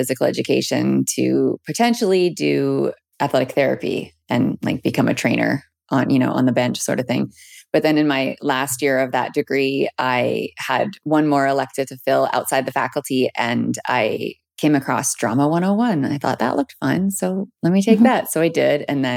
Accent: Peace River, Alberta, Canada; I'm from Peace River, Alberta. Born and raised, I'm a member of the Métis Nation of Alberta, Region 6, which is the Peace River area.

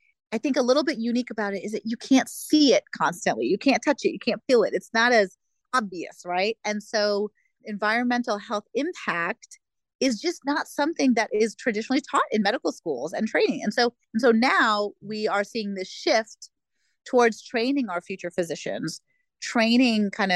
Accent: India; I'm using stainless steel because I'm Indian and is literally the material of choice for a billion people in India.

